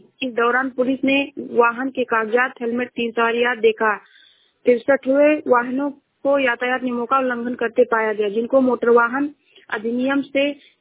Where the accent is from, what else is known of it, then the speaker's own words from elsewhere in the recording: Uttar Pradesh, India; मैं जिला सरावस्ती से हूँ।